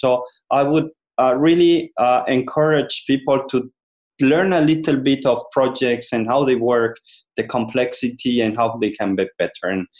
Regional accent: Madrid, Community of Madrid, Spain; first language Spanish; English is a second language; Well, I'm natural Spanish from Madrid.

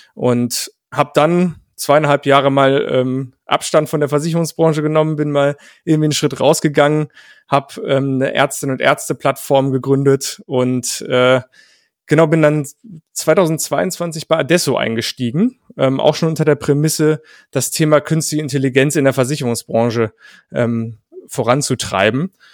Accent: Paderborn, North Rhine-Westphalia, Germany; in Paderborn, da wo ich herkomme

